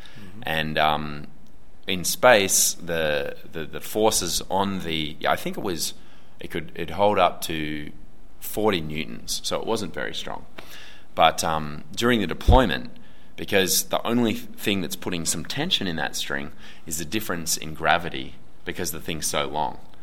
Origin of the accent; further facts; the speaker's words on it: Hamilton, Victoria, Australia; In Hamilton, Victoria.